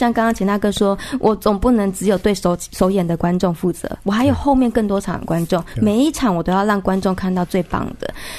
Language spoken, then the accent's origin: Chinese; Tainan, Taiwan; 今年我其实花蛮多时间在我的家乡，因为我是台南人，然后其实剧团也立案在台南